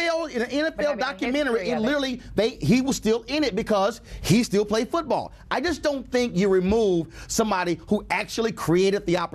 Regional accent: Houston, Texas, United States; I didn't know about Ben's Chili Bowl growing up in Houston.

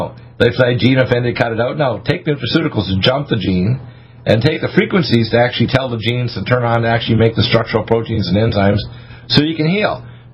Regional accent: Dartmouth, Nova Scotia, Canada; I was raised in Dartmouth, Nova Scotia.

